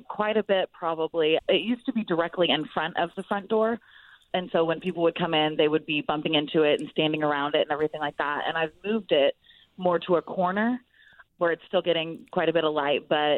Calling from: Norman, Oklahoma, United States; I am calling from Norman, Oklahoma.

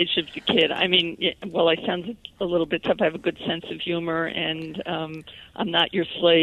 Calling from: Ohio, United States; I'm calling you from Ohio

